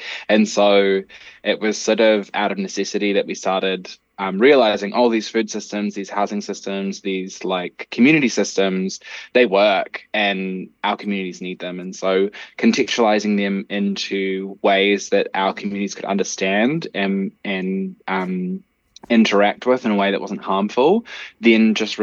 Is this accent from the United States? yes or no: no; New Zealand; I am from Aotearoa, New Zealand. I come from Ngāti Kahinuniki Wairarapa, Ngāti Toa Rangatira, and Ngāti Kuata, which are three tribes from the bottom tip of the North Island of Aotearoa and the top tip of the South Island.